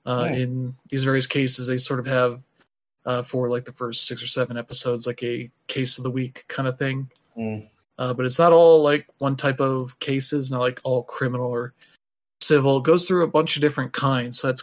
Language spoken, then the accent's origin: English; United States; To which, as an American, I'm like, that happens everywhere here.